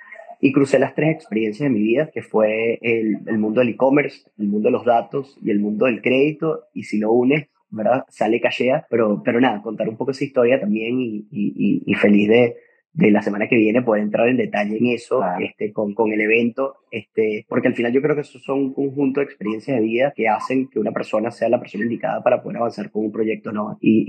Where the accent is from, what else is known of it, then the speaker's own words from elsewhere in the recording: Venezuela; Y como venezolanos, si nos apalancamos a través de la tecnología, podemos solucionar muchísimo de los problemas que hoy en día tenemos como sociedad.